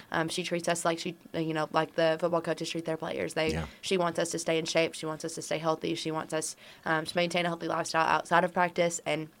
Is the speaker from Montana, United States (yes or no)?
no; Jonesboro, Arkansas, United States; it's probably a little bit easier for me because I'm from Jonesboro, but she's from Benton, so it might be a little bit harder.